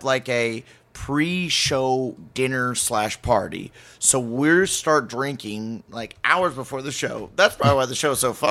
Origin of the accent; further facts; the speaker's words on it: Omaha, Nebraska, United States; So like this place is like my hometown, basically, besides Omaha. Like, I consider Omaha my hometown as well.